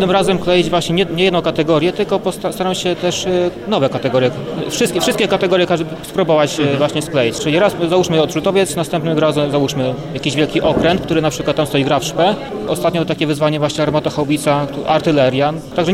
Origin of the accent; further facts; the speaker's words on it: Krasnystaw, Lublin Voivodeship, Poland; przyjechałem z Krasnego Stawu.